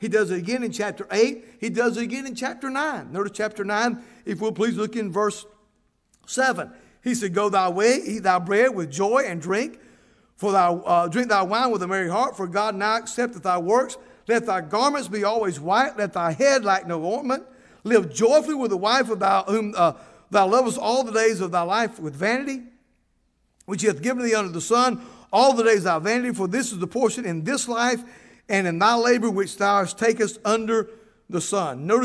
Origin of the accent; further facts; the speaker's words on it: the South, United States; Now, listen, I'm from the South, proud of it, and I'm just as biased toward the South as anybody you'll ever meet.